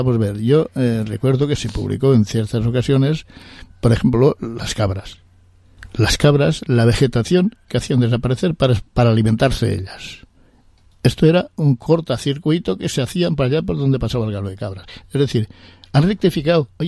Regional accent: Nules, Valencian Community, Spain; tenemos que entrar en este tema porque somos de Nules

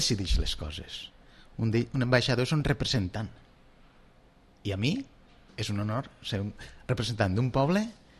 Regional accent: Pamplona, Navarre, Spain; born there; also born or lived in Barcelona / Benicarló; Jo vaig néixer a Pamplona. He viscut a Barcelona i Benicarló, allà al costat. Però mon pare és d'ací.

